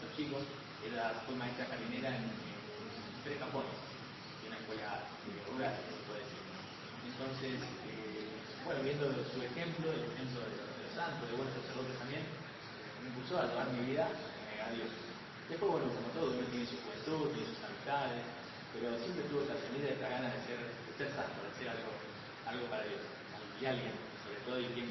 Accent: southern Argentina, Argentina; also born or lived in Monte Caseros; now in Misiones, Argentina; en realidad soy nacido en Monte Caseros, Corrientes. Mi papá es militar, y entonces eso explica un poco de mi infancia. Me crié por acá, otro por otra parte, por otro lado, digamos, en el sur de Argentina. Y bueno, y hace muchos años estamos en Misiones.

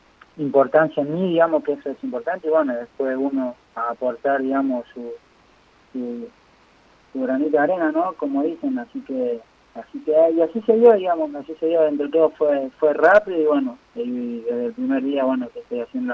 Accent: Buenos Aires, Argentina; si bien yo soy, bueno, de Buenos Aires, por ahí, bueno, y creo que hacía 10 grados en Buenos Aires

